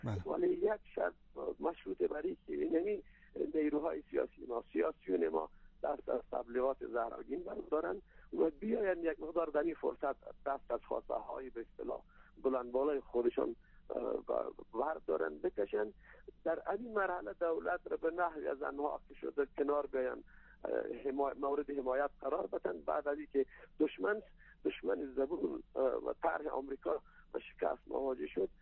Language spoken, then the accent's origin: Persian; Afghanistan; به عنوان یک افغان مسلمان که در این وطن سالها بودیم با درد و رنج این وطن آشنا هستیم